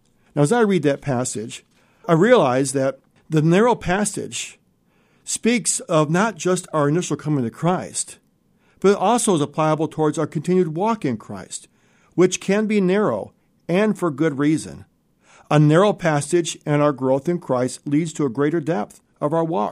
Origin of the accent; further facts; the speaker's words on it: North Syracuse, New York, United States; As a kid, I grew up in North Syracuse. We had a nice house with lots of room.